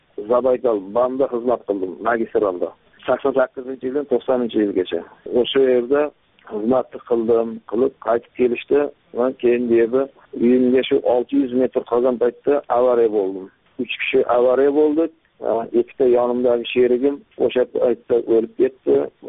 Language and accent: Uzbek; Jizzakh Region, Uzbekistan; born there; 1970 yilda Jizzax viloyati Zomin tumanida tug'ilganman.